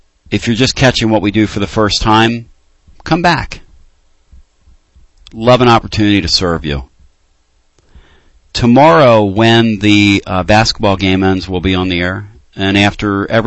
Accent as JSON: {"language": "English", "region": "Pennsylvania", "country": "United States", "said": "when I was a kid from Pennsylvania"}